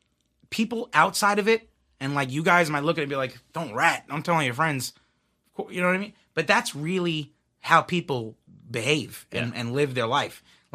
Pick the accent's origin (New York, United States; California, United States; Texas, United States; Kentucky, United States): New York, United States; Howard Beach; I grew up in Howard Beach. And if anyone knows Howard Beach, that's where John Gotti's from.